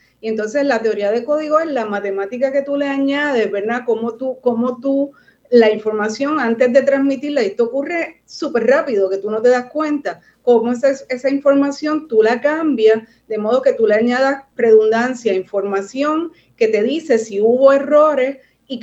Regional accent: Río Piedras, Puerto Rico; Yo me crié en Río Piedras, mi familia es de Yauco, pero yo me crié toda la vida en Río Piedras, estudié en escuelas públicas de San Juan

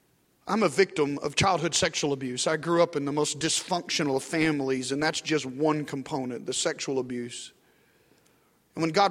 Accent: Arkansas, United States; now in Dallas, United States; you want to go pastor a church in my hometown in rural Arkansas?

